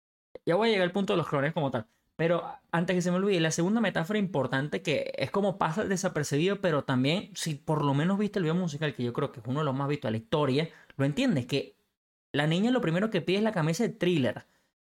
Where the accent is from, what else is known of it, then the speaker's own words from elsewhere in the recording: Venezuela; siendo alguien como yo, no americano, pues yo, obviamente yo soy venezolano